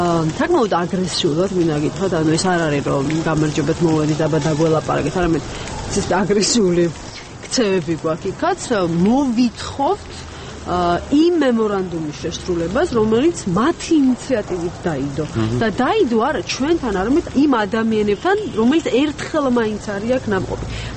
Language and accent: Georgian; Tbilisi, Georgia; ეს არის სივრცე, სადაც მე ვბრძნობ თბილისელ ქალაქი და ქვეყანა